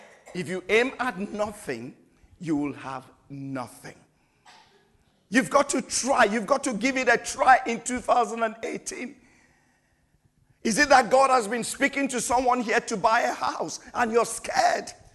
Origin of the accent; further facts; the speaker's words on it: Nigeria; English is a second language; I said, I'm African. I'm from Nigeria.